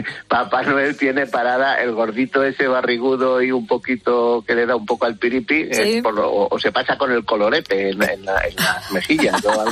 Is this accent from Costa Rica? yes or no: no; Castile and León, Spain; que se celebraba también en mi pueblo, en Gredos